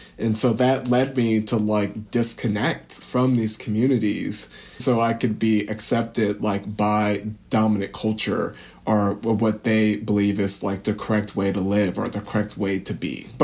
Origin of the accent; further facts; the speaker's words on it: Galesburg, Illinois, United States; I'm from Galesburg, Illinois, which is a small rural town, and it was a pretty predominantly white and conservative community, and I personally grew up in a Christian and Seventh-day Adventist family.